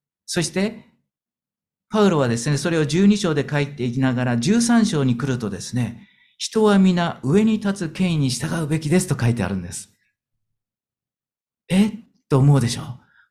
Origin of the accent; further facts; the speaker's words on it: Gunma, Japan; born there; 上州人なんですけど、群馬の生まれなんですけど、私は群馬で生まれたことにですね、非常にこのですね、恥じらいをですね、感じながら生きてきた時代がありました。